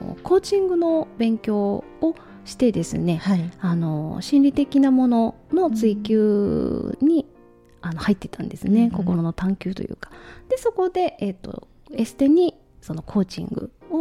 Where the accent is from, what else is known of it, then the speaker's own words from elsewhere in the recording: Kagawa, Japan; 出身も生まれも育ちも香川県となります。